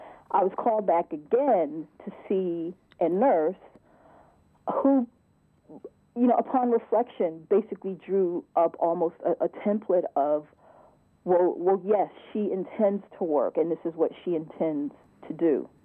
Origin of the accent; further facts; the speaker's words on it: United States; obviously I'm an American. I'm Native American.